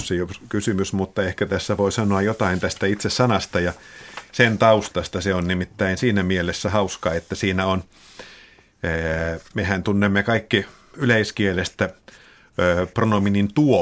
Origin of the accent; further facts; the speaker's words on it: Helsinki, Uusimaa, Finland; No minä olen Helsingistä ja joudun vastaamaan tähän